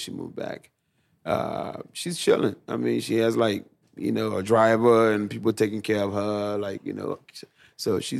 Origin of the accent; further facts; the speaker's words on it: Liberia; now in United States; When we came here, we came from Liberia.